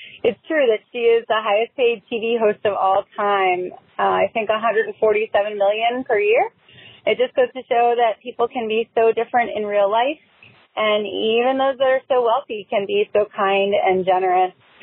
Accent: Florida, United States; Hey, Kathleen and Bethany. I'm from Southwest Florida.

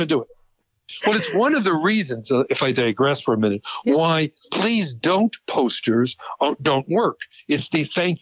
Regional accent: New York, United States; I'm from New York, as you know.

